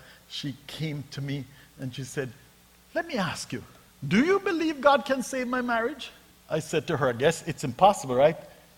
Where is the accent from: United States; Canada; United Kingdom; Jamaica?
Jamaica; By the way, you know I come from Jamaica. The government wasn't doing nothing for us.